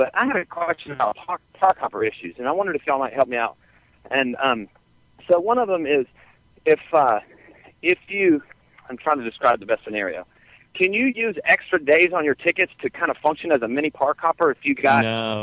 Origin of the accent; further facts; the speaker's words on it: Cary, North Carolina, United States; now in Snow Camp, United States; I'm from Cary, North Carolina.